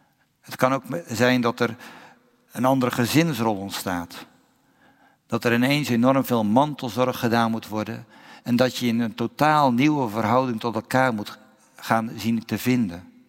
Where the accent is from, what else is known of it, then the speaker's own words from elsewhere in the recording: Alblasserdam, South Holland, Netherlands; Nu kom ik uit Alblasserdam en mijn moeder die hoorde het een en ander